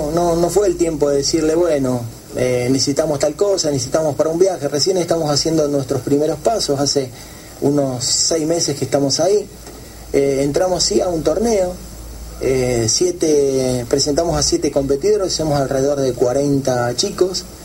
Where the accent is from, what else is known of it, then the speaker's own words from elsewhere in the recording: Rosario, Santa Fe, Argentina; No, yo soy de Rosario.